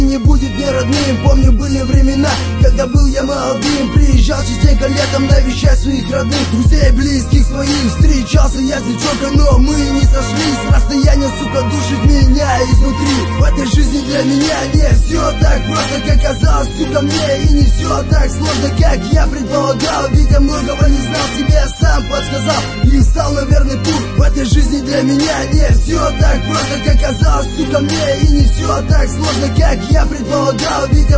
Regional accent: Petropavl, North Kazakhstan Region, Kazakhstan; now in Russia; Я родом с Казахстана, с города Петропавловск. Не забуду никогда это место, где родился.

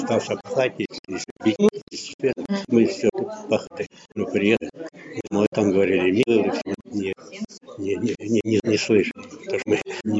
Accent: Gnoynovka, Krasnoyarsk Krai, Russia; born there; Я родился в Красноярске, в деревне Гнойновка, 1 сентября 29 года.

